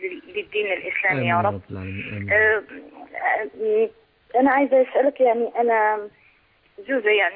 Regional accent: Morocco; now in United Kingdom; من المغرب، من يعني أصلي من المغرب وأنا من بريطانيا.

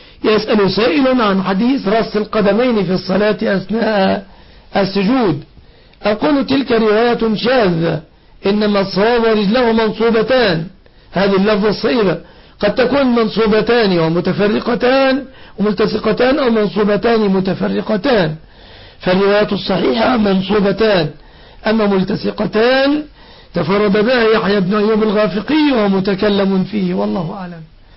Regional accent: Egypt; وأسأل الله أن يحفظ بلادنا مصر أمنة مطمئنة

